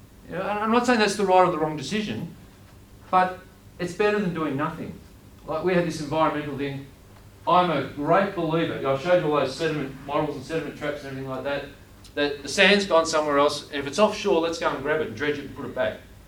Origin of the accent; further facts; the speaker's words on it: Victoria, Australia; I'm from Victoria